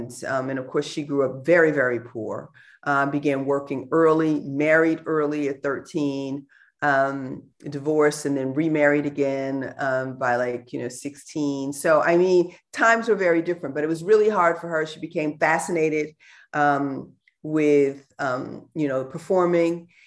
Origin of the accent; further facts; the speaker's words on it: St. Louis, Missouri, United States; Well, I mean, St. Louis is an interesting city. Yes, I grew up there, but I grew up there certainly at a time that's very different